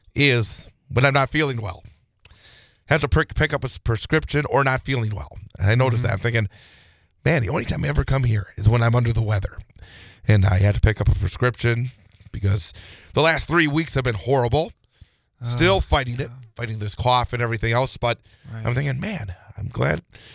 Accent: Rothschild, Wisconsin, United States; Back when I was a teen, I grew up in Rothschild, Schofield.

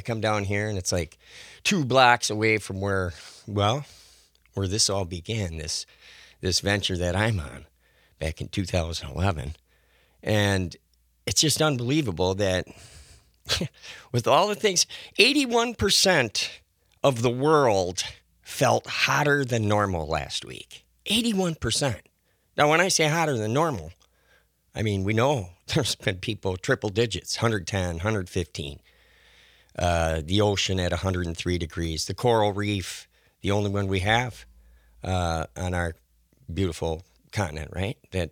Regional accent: Stoughton, Wisconsin, United States; born or raised there

